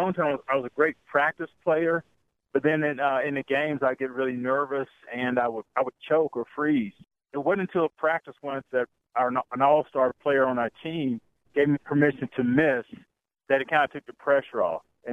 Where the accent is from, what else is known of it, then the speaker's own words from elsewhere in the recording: Winston-Salem, North Carolina, United States; Growing up in Winston-Salem, I had access to the coaches at Wake Forest.